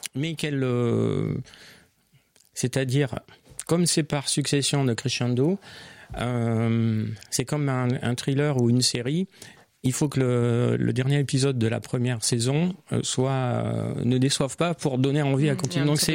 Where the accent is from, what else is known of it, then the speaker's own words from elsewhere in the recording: Marseille, Provence-Alpes-Côte d'Azur, France; Je suis marseillais.